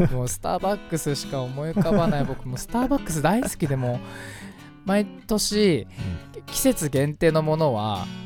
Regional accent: Fujisawa, Kanagawa, Japan; 藤沢出身の俳優タレントとして活動する

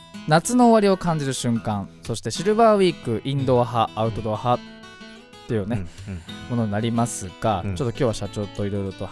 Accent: Fujisawa, Kanagawa, Japan; 藤沢出身の俳優タレントとして活動する

